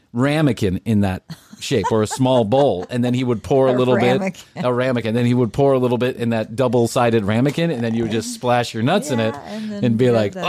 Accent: Ireland; I have freckles because I'm Irish.

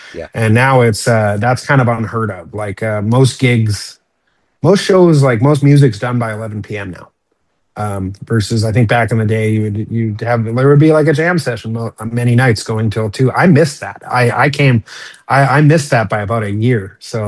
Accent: Edmonton, Alberta, Canada; like I'm from Edmonton, Alberta.

